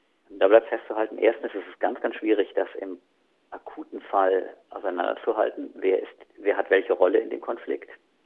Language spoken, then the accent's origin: German; Bonn, North Rhine-Westphalia, Germany; now in Neumarkt, Germany; Ich bin 47 Jahre alt und ich bin von Hause aus Anästhesist. Ich komme ursprünglich aus Bonn und bin jetzt seit 5 Jahren in der Anästhesie am Klinikum Neumarkt.